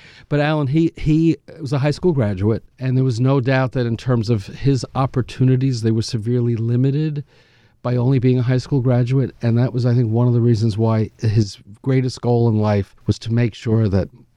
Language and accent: English; New York, United States; so I was from Nassau.